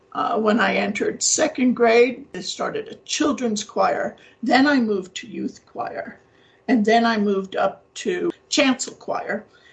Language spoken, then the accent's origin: English; Brooklyn, New York, United States; In many respects, it was a small town, the block I lived on. I mean, there were people who knew me my whole life.